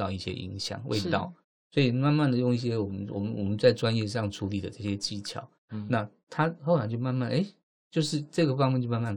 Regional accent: Taiwan; 所以我们台湾人其实是很善良的

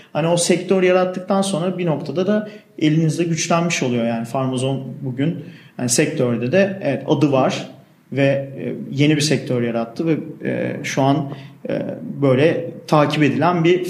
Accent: Manisa, Turkey; benim Manisa'lıyım ben.

